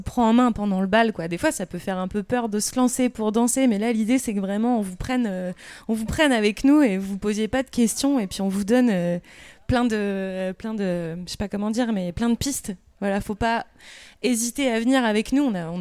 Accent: Redon, Brittany, France; Et puis, moi, je viens plutôt du pays de Redon, donc voilà, des côtés un peu opposés dans la Bretagne.

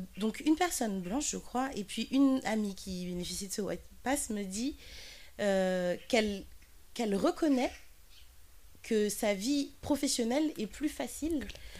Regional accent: France; born there; étant née en France, j'ai grandi avec des amis blancs. Après, arrivé en Martinique, je suis avec des Martiniquais.

